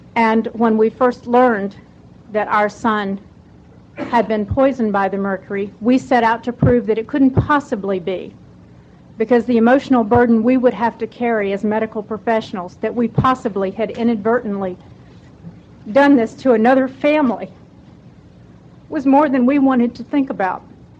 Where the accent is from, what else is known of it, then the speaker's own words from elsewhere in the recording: Atlanta, Georgia, United States; I'm from Atlanta, Georgia. I've always been proud of the CDC.